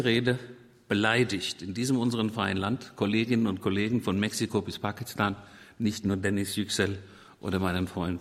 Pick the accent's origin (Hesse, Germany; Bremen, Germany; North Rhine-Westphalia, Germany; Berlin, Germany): Hesse, Germany; Limburg; in Limburg, meiner Heimatstadt.